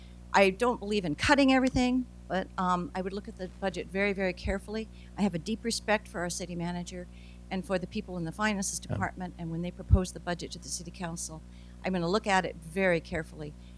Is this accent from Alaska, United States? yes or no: yes; Kodiak, Alaska, United States; Well, I grew up in Kodiak, Alaska. I'm a lifelong Alaskan. I graduated from Kodiak High School.